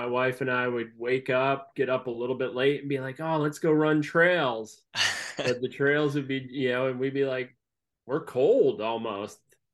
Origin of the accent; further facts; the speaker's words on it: New England, United States; also born or lived in Montana; I grew up in New England.